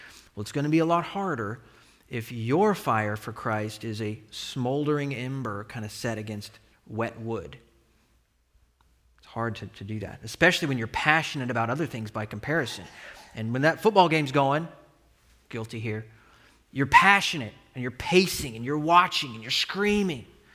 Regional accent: Denver, Colorado, United States; I grew up loving the Denver Broncos. I grew up in Denver, and I loved them too much, right?

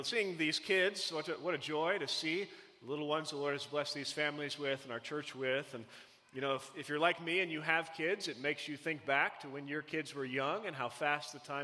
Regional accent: Missouri, United States; I grew up in Missouri. We didn't have a professional NBA team

